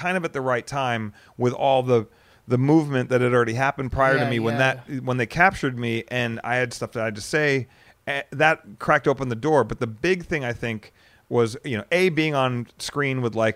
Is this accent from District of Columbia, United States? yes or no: no; Arizona, United States; look, dude, you're from Arizona, I'm from Arizona, and we kind of knew a lot of the same people